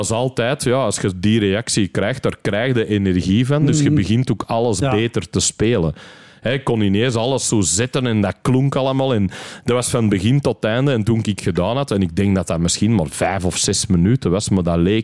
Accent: Antwerp, Flanders, Belgium; born there; ik heb een Engelse vader en Limburgse moeder. Ik ben geboren in Antwerpen.

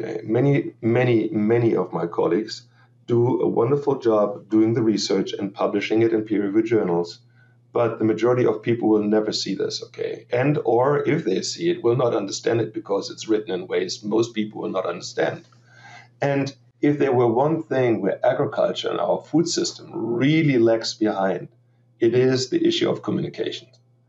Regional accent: Germany; moved away as an adult; also born or lived in Texas; now in Davis, United States; Yeah, so I'm a native from Germany, lived there for 27 years and 27 years ago, I came to the States.

